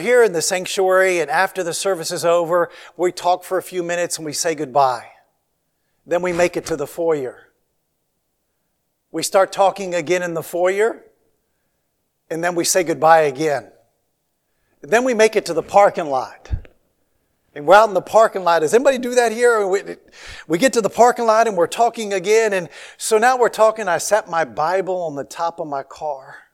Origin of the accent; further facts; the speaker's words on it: Washington, District of Columbia, United States; I grew up, I was born in Washington, D.C., grew up 10 miles outside of the city.